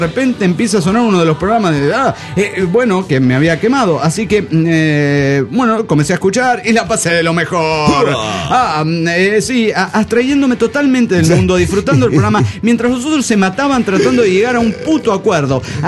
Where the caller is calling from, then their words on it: Tijuana, Baja California, Mexico; Hola, ¿cómo están, amigos? Soy … de Tijuana.